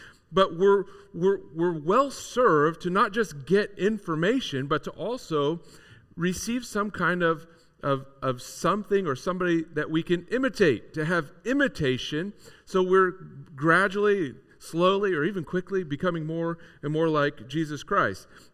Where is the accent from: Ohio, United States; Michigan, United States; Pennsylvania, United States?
Ohio, United States; Croton; My sister and I, we grew up out in Croton. Anybody here of Croton? Woohoo! Northwest Licking County. All right. Yeah, chicken farms and Hartford Fair.